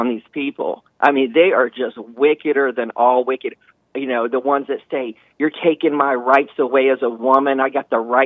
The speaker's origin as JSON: {"language": "English", "region": "the South", "country": "United States", "tie": "born or raised there", "said": "I grew up in the South. I'd never seen a KKK person."}